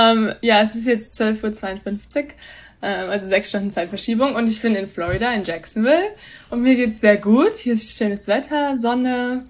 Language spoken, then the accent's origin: German; Wedemark, Lower Saxony, Germany; now in United States; Ja, also ich bin aufgewachsen, also meine Familie wohnt auch immer noch in einem kleinen Dorf in der Region Hannover, also in der Wedemark. Und wir waren dann aber trotzdem in Hannover in der Schule